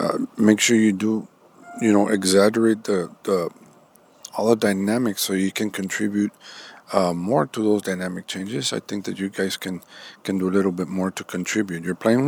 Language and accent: English; Rio Grande City, Texas, United States; I am from Rio Grande City.